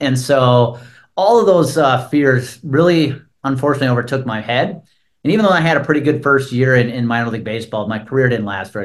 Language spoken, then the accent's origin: English; Wisconsin, United States; I grew up 30 miles outside of Milwaukee. So it was my hometown team.